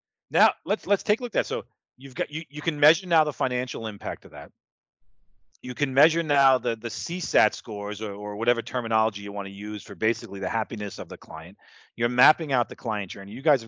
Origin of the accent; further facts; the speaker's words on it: New York, United States; I'm a New Yorker. I live to say I got a guy.